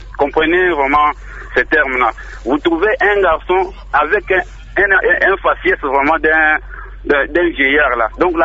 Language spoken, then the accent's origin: French; Kananga, Kasaï-Central, DR Congo; l'alcoolisme est devenu vraiment monnaie courante presque ici chez nous à Kananga